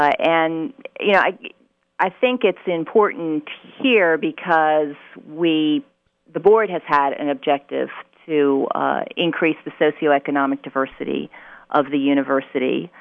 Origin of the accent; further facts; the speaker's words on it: New Jersey, United States; now in Virginia, United States; Oh boy, I originally grew up in New Jersey, so I'm a Yankee transplant to Virginia. Love it down here. I've been here for 27 years.